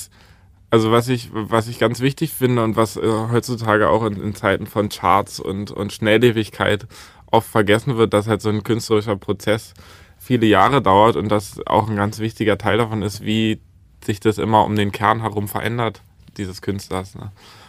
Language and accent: German; Berlin, Germany; Ich bin in Berlin geboren und habe da jetzt mein ganzes Leben gelebt